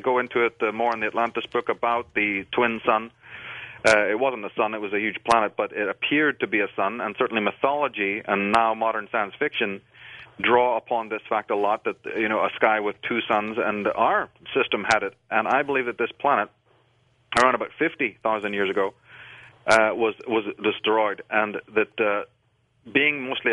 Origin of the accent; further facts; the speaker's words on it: Ireland; You know, I grew up in Ireland